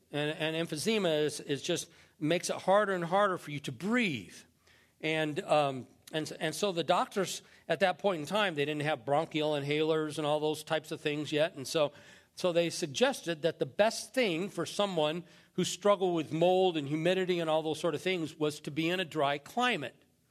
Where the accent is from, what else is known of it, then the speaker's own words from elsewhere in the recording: Indiana, United States; I was born in Indiana and spent the first years of my life on a little dairy farm.